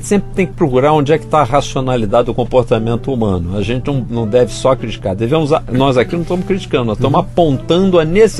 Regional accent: Brazil; nesse ponto faço uma meia culpa como brasileiro, nós gastamos tempo demais conversando bobagem.

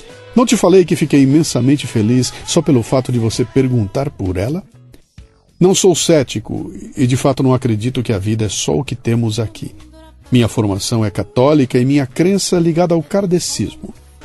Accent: Pirassununga, São Paulo, Brazil; now in São Paulo, Brazil; Pirassununga é minha cidade natal.

